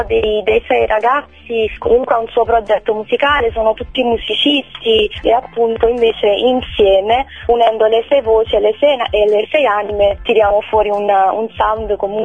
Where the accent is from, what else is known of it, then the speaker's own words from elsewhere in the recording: Vietri sul Mare, Campania, Italy; now in Castellammare di Stabia, Italy; io poi sono di Vietri sul Mare, trasferita a Castellammare